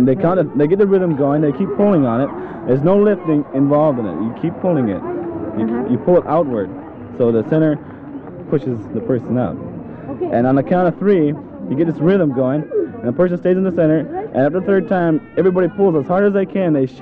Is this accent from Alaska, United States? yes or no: yes; Anchorage, Alaska, United States; Anchorage, with CINA.